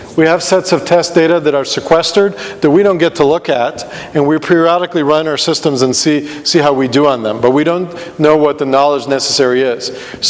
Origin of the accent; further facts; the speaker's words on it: Israel; because I'm originally from Israel and that's pretty cold for me